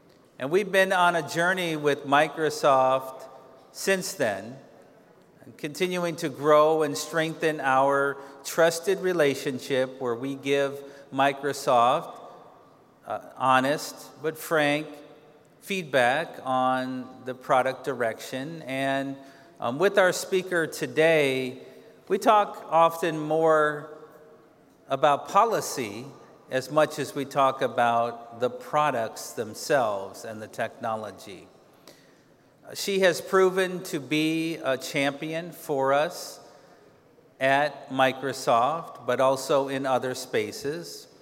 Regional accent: United Kingdom; accent: British; now in United States; I should explain my accent. That is a British accent. I don't want any misunderstanding. I am not Australian. And I live in Washington State.

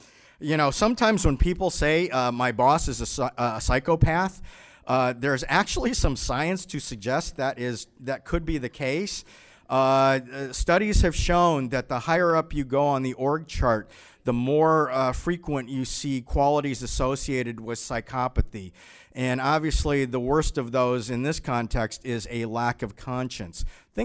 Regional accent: Massachusetts, United States; In my home state of Massachusetts, we have had this bill in with the state legislature

